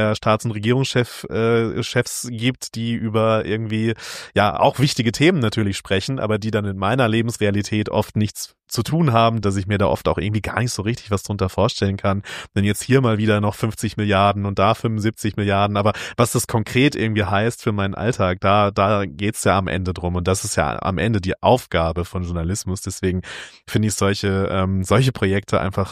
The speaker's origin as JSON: {"language": "German", "region": "North Rhine-Westphalia", "country": "Germany", "lives_now": "Munich, Germany", "said": "also ich komme aus einem kleinen Dorf in NRW"}